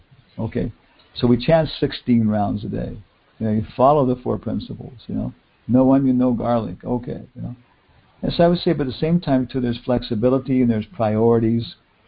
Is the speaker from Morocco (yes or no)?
no; Guam; born there; And I was born on Guam, so I think I was a Chinese monk.